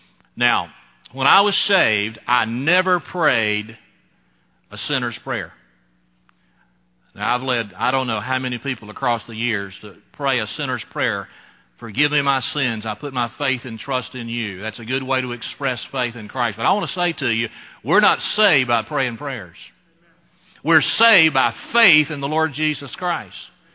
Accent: Alabama, United States; He was a Presbyterian. I was a Baptist from South Alabama.

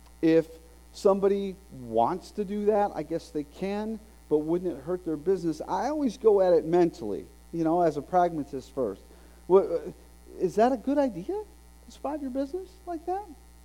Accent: Bradenton, Florida, United States; That's Bradenton, Florida, my hometown.

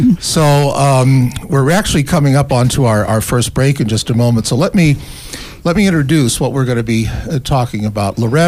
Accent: Ireland; Well, being Irish, I would like to say it's a solemnity. It is in Ireland.

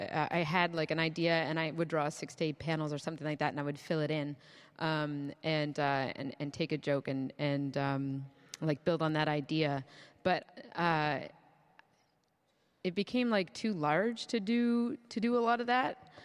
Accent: Canada; I'm Canadian

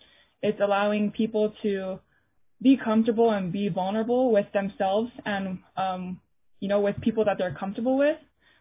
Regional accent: Hawaii, United States; I'm not Black, but like, I'm Polynesian, I'm Hawaiian, and we as Polys, we carry around like, oh, you need to be that tough guy, like that tough girl.

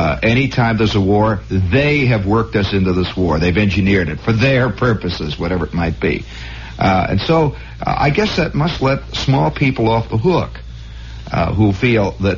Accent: Trenton, New Jersey, United States; I say, okay, Trenton. I'm from Trenton.

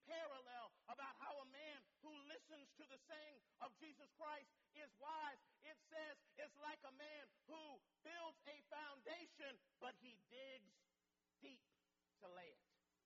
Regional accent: San Francisco, California, United States; Every act of sodomy, and I'm from San Francisco, Genesis 13:13.

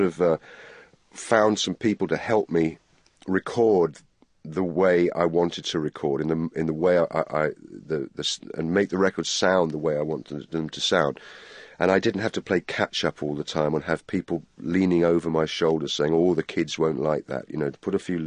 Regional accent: England, United Kingdom; And I'm English as well, so I have a that sort of sensibility.

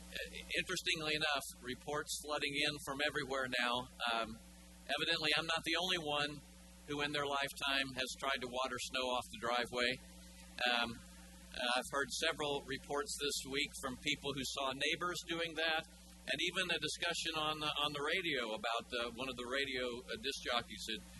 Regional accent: Florida, United States; I'm from Florida, and I just assume that people who do that are from Florida

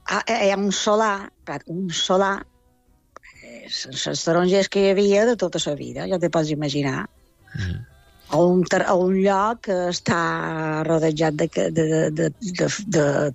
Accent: Palma, Balearic Islands, Spain; jo som una persona de Palma

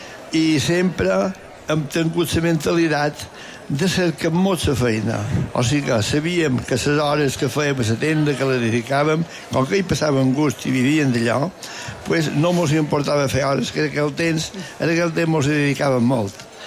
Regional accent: Inca, Balearic Islands, Spain; No, jo particularment som d'Inca, nascut d'arrel, no m'he mogut i casualment visc allà on mateix vaig néixer.

